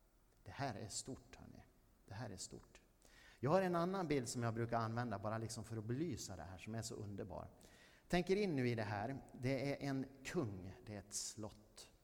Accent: Borås, Västra Götaland County, Sweden; min uppväxt i Hässleholmen i Borås. Det var ett sånt här område där det var väldigt mycket stoj och stim och det var liksom lite gängvåld och sånt här redan på faktiskt 70-talet. Så nybyggnadsområde i Borås.

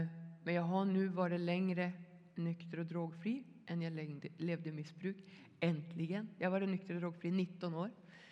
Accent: Skellefteå, Västerbotten County, Sweden; now in Borås, Sweden; är född och uppvuxen i Skellefteå, men bor nu i Borås

